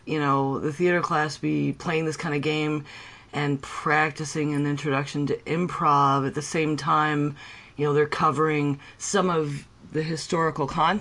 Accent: Buffalo, New York, United States; I'm from Buffalo.

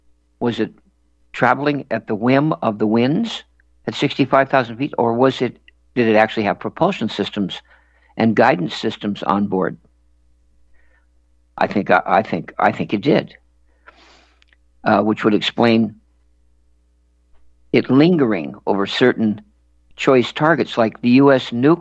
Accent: United States; I'm just an American.

